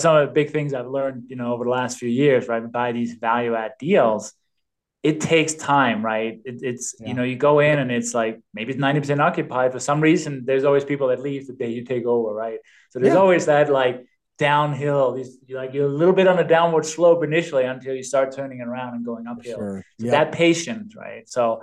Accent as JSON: {"language": "English", "country": "Denmark", "second_language": "English", "moved": "yes", "lives_now": "United States", "said": "because I'm from Denmark originally, hence the accent and the name. Yeah, and, cool. You know, I've lived here in the US for 26 years now, coming up in 27"}